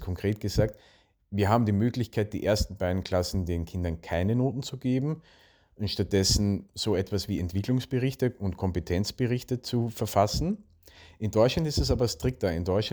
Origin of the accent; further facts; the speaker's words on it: Austria; Das Schulnotensystem bei uns in Österreich funktioniert so, dass wir eine Schulnote von 1 bis 5 vergeben